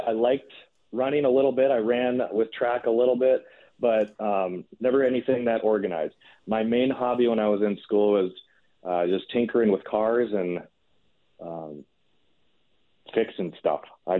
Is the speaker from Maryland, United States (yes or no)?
no; Brooklyn Center, Minnesota, United States; So I grew up in Brooklyn Center, Minnesota, and we went to Grace Fellowship Church in Brooklyn Park there.